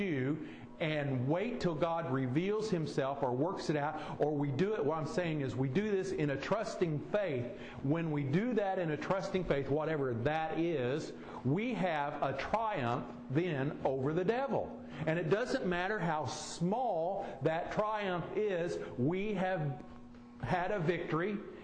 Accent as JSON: {"language": "English", "town": "Noble", "region": "Illinois", "country": "United States", "said": "I come from Noble, therefore I'm a Nobelite."}